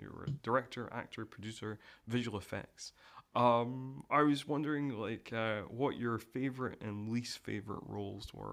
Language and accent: English; Scotland, United Kingdom; now in New Zealand; I've recently moved to New Zealand, but I was born and brought up in Scotland